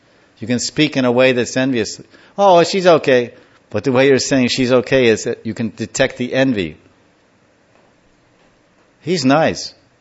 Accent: United States; But I'm an American from 60 years.

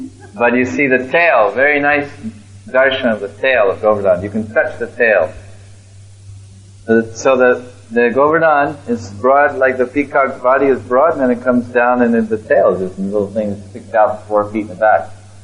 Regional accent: Texas, United States; American English. Texas, I'm from Texas.

